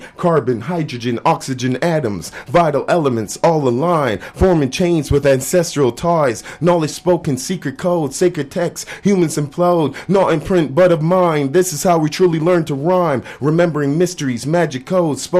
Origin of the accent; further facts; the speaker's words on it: Toronto, Ontario, Canada; also born or lived in Barbados; Yeah, originally I'm from Barbados. Came to Canada. Grew up in Toronto. Emigrated.